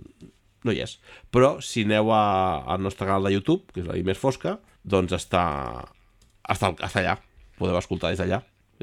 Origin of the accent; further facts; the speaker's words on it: Barcelona, Catalonia, Spain; jo sóc nascuda, crescuda i viscuda a Gràcia de tota la vida, però Gràcia entès com a districte, perquè el meu barri és la Salut